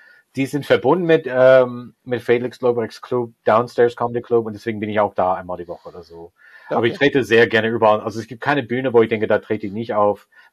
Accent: United States; German is a second language; Ich habe schon deutsche Augen, aber ich bin auch Amerikaner

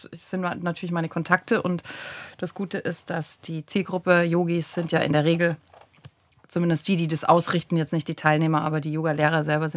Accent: Bavaria, Germany; ich komme ja aus Bayern.

